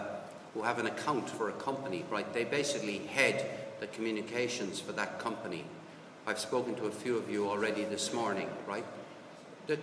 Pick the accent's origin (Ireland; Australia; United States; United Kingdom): Ireland; Cork, Munster; We come from Cork. The River Lee in Cork is getting better, right?